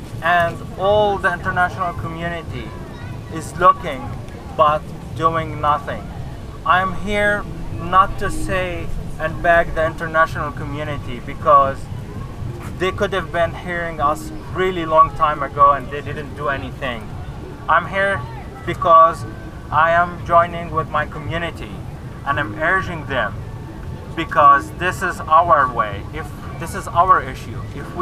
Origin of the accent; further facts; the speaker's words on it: Gaza, Gaza Strip, Palestine; moved away; I'm from Gaza. I arrived here in 2012, just 3 months before the 2012 war.